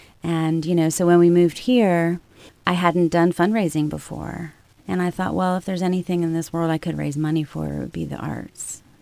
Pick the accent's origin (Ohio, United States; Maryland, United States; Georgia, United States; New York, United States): Ohio, United States; Ashland; During that year, I was at Ashland University, which is my hometown, Ashland, Ohio.